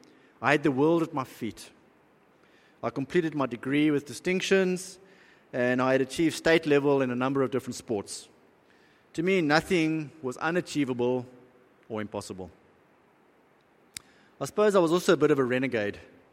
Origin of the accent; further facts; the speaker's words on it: South Africa; And as you know, I grew up in South Africa